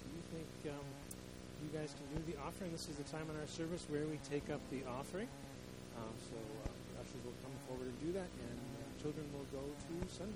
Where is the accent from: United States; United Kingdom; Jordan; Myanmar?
United States; New England; Well, it's funny, I grew up in New England, where it snows on a regular basis